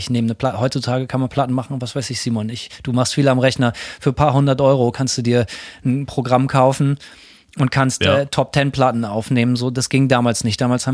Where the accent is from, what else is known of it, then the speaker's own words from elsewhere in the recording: West Germany, Germany; Und ich komme aus Westdeutschland